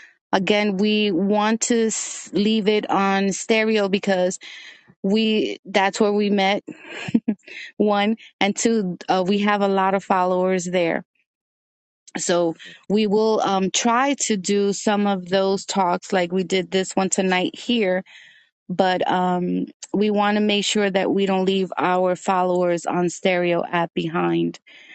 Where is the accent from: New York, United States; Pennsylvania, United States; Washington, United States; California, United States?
New York, United States; Brooklyn; born there; And I am Dominican, although I was born in Brooklyn, but I consider myself Dominican.